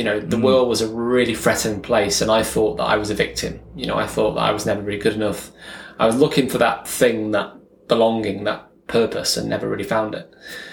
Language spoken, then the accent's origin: English; Chester, North West England, United Kingdom; I was brought up in Chester. I wasn't born in the lakes. I've been here for about 4 years now.